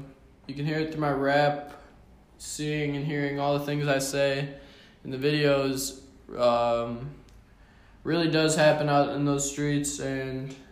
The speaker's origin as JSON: {"language": "English", "region": "Illinois", "country": "United States", "tie": "born or raised there", "said": "I grew up on the south side, actually."}